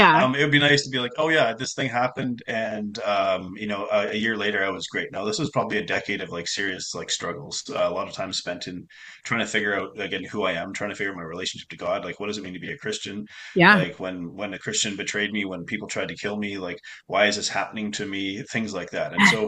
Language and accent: English; Canada; I'm a Canadian